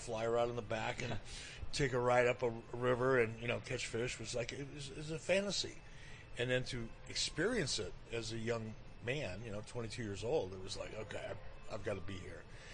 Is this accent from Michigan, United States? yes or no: yes; Detroit, Michigan, United States; Growing up in Detroit as a young kid, you know, in the 60s